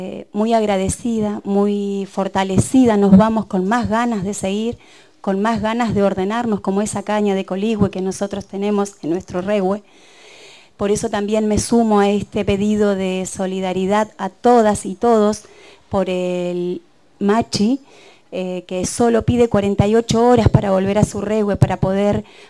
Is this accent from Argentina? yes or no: yes; El Bolsón, Río Negro, Argentina; Vengo del Bolsón, soy Tehuelche Mapuche.